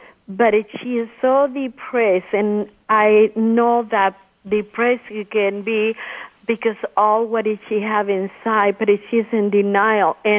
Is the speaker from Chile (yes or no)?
yes; Chile; she just called to my sister in my country. I'm from Chile.